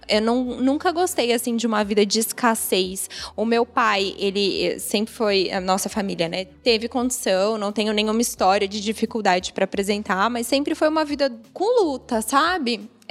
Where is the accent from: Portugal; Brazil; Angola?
Brazil; São Paulo; also born or lived in Campinas; Eu sou de São Paulo, mas à época eu morava em Campinas e fiz faculdade lá.